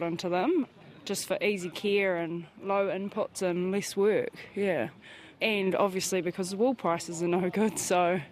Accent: Manawatū-Whanganui, New Zealand; I'm from Maunganui, North Island, up the Mangamahu Valley.

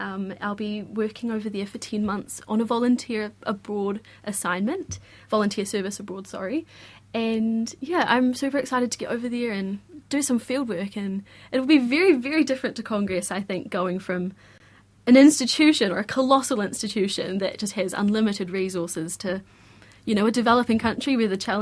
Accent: New Zealand; as a New Zealander

